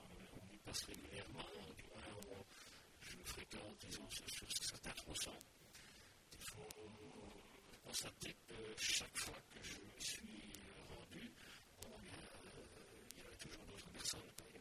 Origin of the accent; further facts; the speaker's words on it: Lévis, Quebec, Canada; De naissance, donc, je suis originaire de Lévis, donc c'est peut-être un petit village ici voisin. J'habite Flaubert donc depuis 1958, et bon, je suis un collégard de souche.